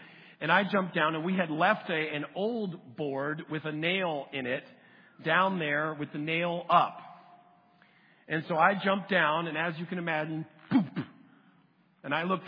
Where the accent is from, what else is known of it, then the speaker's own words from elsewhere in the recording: Connecticut, United States; I grew up in Connecticut, was climb trees. We had pine trees all over the place, the good sappy ones.